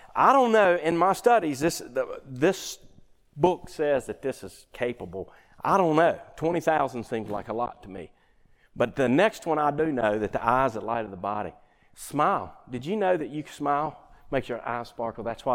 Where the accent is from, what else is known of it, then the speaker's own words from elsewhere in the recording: the South, United States; And I grew up in the South.